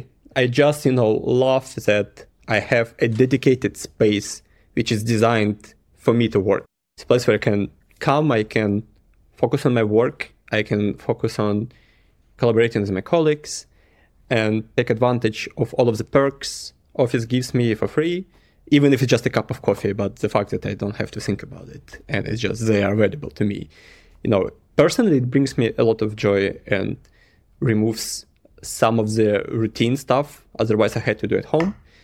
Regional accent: Belarus; first language Russian; English is a second language; moved away; because before in Belarus, like my first language is Russian. So I had to change the language, had to change the work environment, had to change the country.

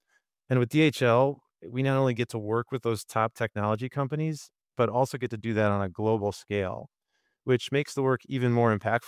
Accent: Detroit, Michigan, United States; And growing up in Detroit, I thought that would lead me to a career in the auto industry.

